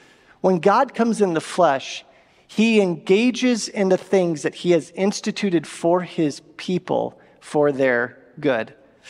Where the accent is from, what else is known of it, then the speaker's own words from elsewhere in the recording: Escondido, California, United States; because I grew up in Escondido, so just right down the hill. And I grew up going to a church there in Escondido